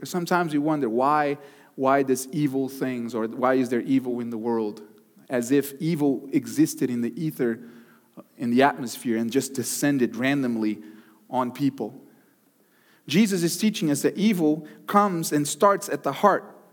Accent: Texas, United States; I'm from Texas, guys. It's okay. The rivalry there is bigger.

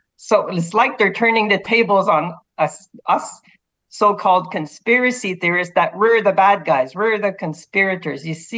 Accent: Quebec, Canada; I'm from Quebec, Canada, and there's almost the majority of the population here speak French.

